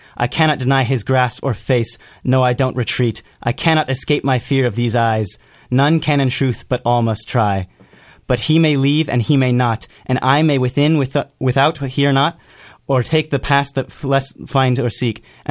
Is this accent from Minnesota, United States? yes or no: no; Red Bluff, California, United States; I'm from Red Bluff. I like to go hiking there, too.